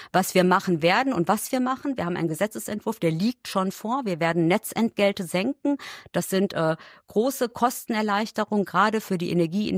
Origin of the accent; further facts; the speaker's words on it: Berghausen, North Rhine-Westphalia, Germany; mein Lieblingsort in Siegen-Wittgenstein ist tatsächlich Berghausen, der Ort, wo ich aufgewachsen bin.